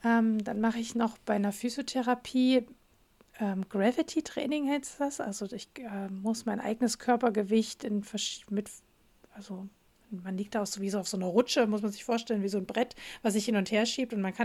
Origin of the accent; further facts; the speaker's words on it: Radebeul, Saxony, Germany; Und ich bin ja in Sachsen aufgewachsen, genau genommen in Radebeul.